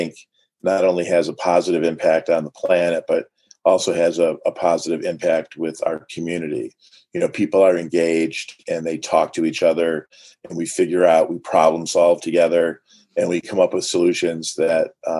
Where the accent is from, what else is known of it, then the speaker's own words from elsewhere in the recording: Rochester, United States; when I would tell them I was from Rochester, they would say it's a nice mid-major city. It's conservative, generally speaking.